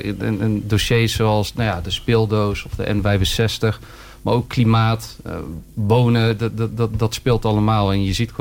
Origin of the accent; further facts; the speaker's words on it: Utrecht, Netherlands; now in Vught, Netherlands; Ik kom oorspronkelijk uit Utrecht, maar we wonen sinds 5 jaar in Vught.